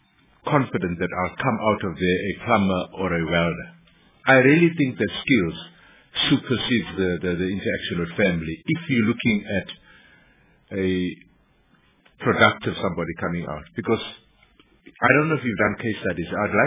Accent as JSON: {"language": "English", "town": "Westbury", "region": "Gauteng", "country": "South Africa", "said": "I come from Westbury."}